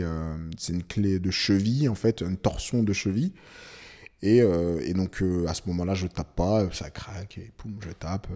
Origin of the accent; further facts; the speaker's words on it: Carrières-sur-Seine, Île-de-France, France; je rencontre des gars en fait qui sont de ma ville, enfin ou de la ville à côté, hein, parce que je viens de Carrière